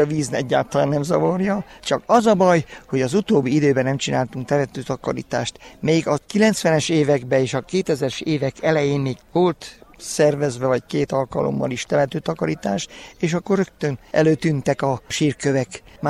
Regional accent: Bözödújfalu, Mureș County, Romania; Volt bözödúj falusi lakós.

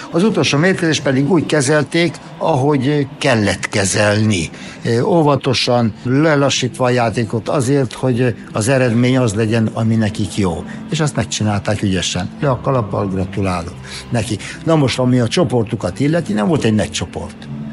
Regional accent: Romania; mert ha valaki más, oké, de engem, akiről tudják, hogy magyar vagyok, azzal boncolgatni, hogy a magyar futball a román futball

